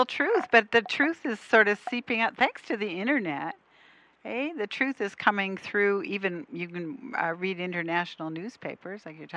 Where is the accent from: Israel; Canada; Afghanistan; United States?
Canada; But, you know, I'm Canadian